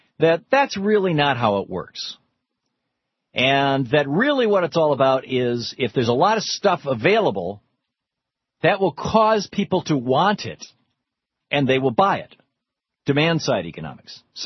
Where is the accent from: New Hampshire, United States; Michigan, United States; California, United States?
Michigan, United States; Lansing; I grew up in Lansing, Michigan, big GM factory in Lansing, Michigan